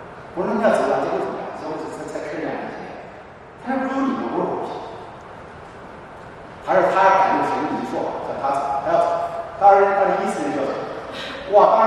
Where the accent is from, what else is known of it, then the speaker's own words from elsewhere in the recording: South China, China; 我是南方人啊，我不说你啊。